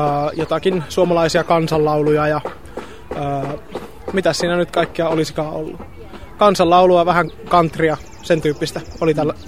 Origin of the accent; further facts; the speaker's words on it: Kokkola, Central Ostrobothnia, Finland; Kokkolasta mä oon Kokkolassa lapsuuteni ja nuoruuteni asunut, opiskellut nyt Virroilla musiikkialaa